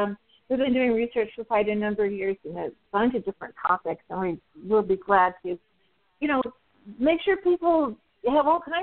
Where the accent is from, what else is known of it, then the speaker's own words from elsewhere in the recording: Oregon, United States; I grew up in Southwest Oregon